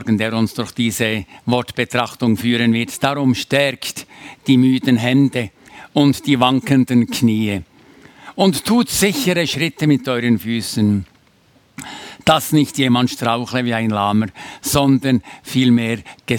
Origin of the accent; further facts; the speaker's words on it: Bern, Switzerland; Es ist ein Stück ein Heimspiel hier als Berner Oberländer im Wallis zu sein.